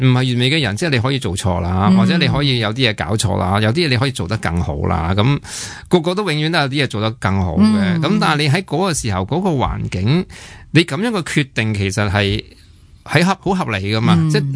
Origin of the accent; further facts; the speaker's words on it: Hong Kong; 即系我哋香港人仲有即系有几多嘢系唔错噶。